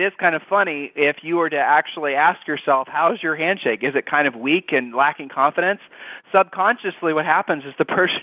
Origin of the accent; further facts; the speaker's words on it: Ohio, United States; weren't you kind of raised, we're from Ohio, weren't you kind of raised to be told to shake you know, a hand a certain way.